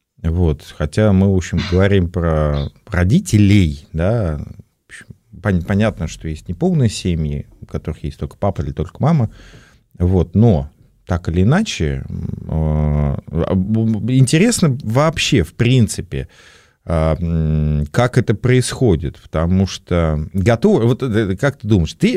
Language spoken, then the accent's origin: Russian; Moscow, Russia; Я из Москвы